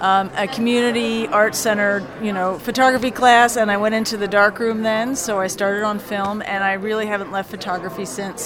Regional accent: Philadelphia, Pennsylvania, United States; now in Toledo, United States; Actually, that's where I live. It's not really where I'm from. I grew up in Philadelphia, so I'm not a nice Midwesterner.

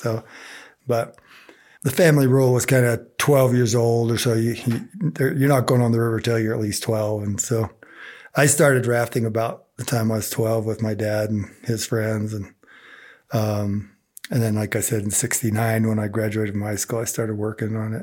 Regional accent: Vernal, Utah, United States; Well, growing up in Vernal, my dad was a contractor.

